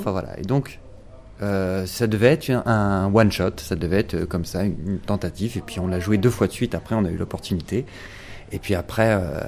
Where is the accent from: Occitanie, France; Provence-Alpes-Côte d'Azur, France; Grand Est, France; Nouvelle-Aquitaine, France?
Grand Est, France; D'Alsace.